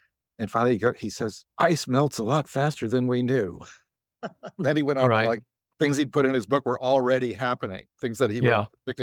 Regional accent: Oakland, California, United States; also born or lived in Chicago; I grew up in Oakland and before that in the south side of Chicago. So I always have this sense like I was adjacent to and immersed in Black America as a child.

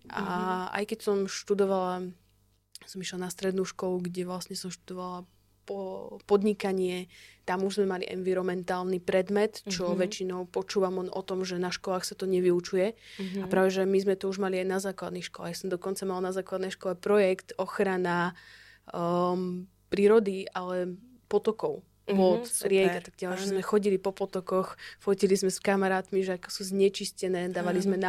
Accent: Banská Bystrica Region, Slovakia; now in Bratislava, Slovakia; Ja som vyrastala na Horehroni a to je oblasť, kde ten život oproti tej Bratislave, kde som teraz, je taký kľudnejší.

